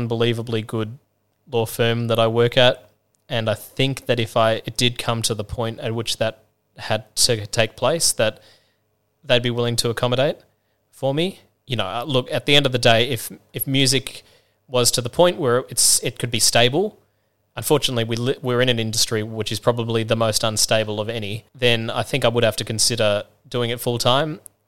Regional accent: Australia; Being an Aussie, you know, we like to think sometimes we know what R&B is down here.

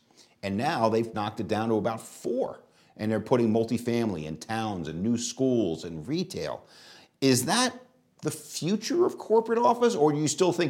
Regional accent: Queens, New York, United States; I grew up in Queens.

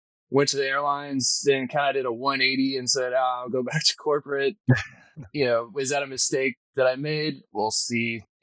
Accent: Austin, Texas, United States; So I'm the unicorn of Central Texas, I guess. I'm born and raised in Austin. I've been kind of stuck here.

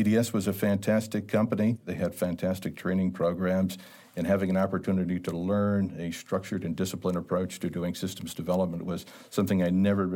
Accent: Clawson, Michigan, United States; now in St. Louis, United States; I'm not from St. Louis. I was born and raised in Michigan. In a small town, I was born in Clawson, which is kind of a blue-collar working town, and spent the better part of my life in Michigan.

